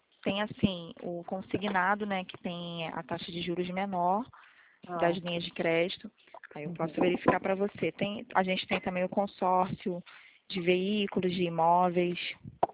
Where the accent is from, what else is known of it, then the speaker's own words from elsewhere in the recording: Rio de Janeiro, Brazil; sou do Rio, centro